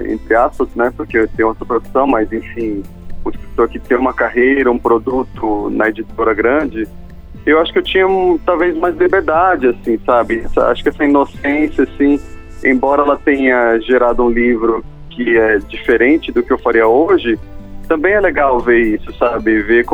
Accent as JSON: {"language": "Portuguese", "town": "Bauru", "region": "São Paulo", "country": "Brazil", "tie": "born or raised there", "said": "eu nasci em São Paulo e aí eu mudei para Bauru quando era criança e cresci em Bauru. E aí, quando eu fui fazer faculdade, eu voltei para São Paulo"}